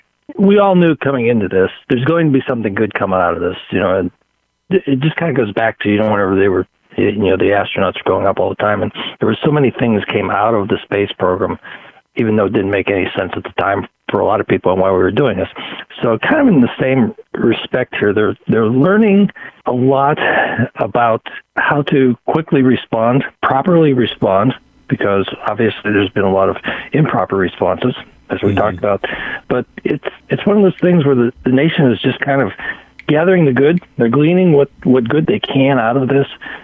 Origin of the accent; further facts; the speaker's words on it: Pittsburgh, Pennsylvania, United States; I'm from Pittsburgh, and so I just saw where UPMC is saying